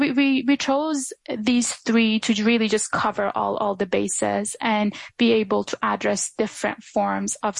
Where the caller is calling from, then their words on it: Ottawa, Ontario, Canada; such as Canada, I'm calling from Ottawa today